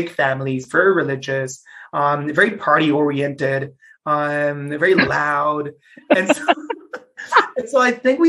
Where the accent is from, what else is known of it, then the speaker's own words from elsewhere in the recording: Mexico City, Mexico; also born or lived in Ireland; I grew up in Mexico City, like mm-hmm. streets, cars, honks, and smells, and just Ireland, just green everywhere.